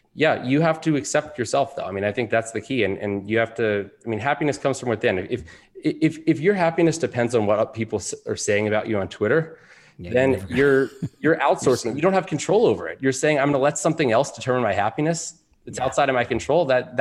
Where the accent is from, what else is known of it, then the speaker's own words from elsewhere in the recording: Alexandria, Virginia, United States; I am. I grew up in Alexandria, Virginia, went to T.C. Williams High School.